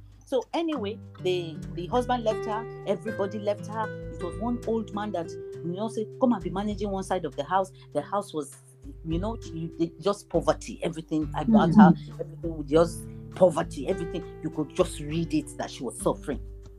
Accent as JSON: {"language": "English", "town": "Katsina", "region": "Katsina State", "country": "Nigeria", "tie": "born or raised there", "said": "I grew up in Katsina. I got married from Katsina. I lived in Katsina with my grandmother."}